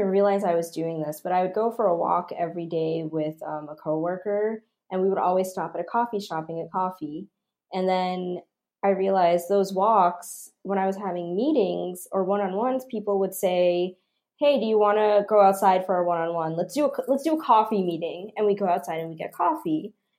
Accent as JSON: {"language": "English", "region": "New Jersey", "country": "United States", "tie": "born or raised there", "said": "I grew up in New Jersey, so it's like from December to April, it's always freezing."}